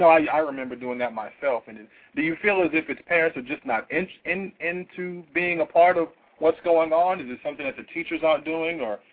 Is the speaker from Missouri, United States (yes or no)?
yes; Kansas City, Missouri, United States; now in Texas, United States; especially in my hometown of Kansas City, Missouri.